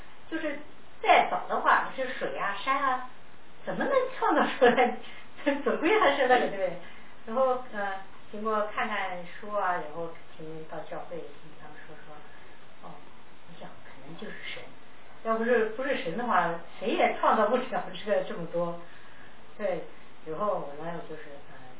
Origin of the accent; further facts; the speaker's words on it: China; 我也是大陆人，我们在家里是都是无神论者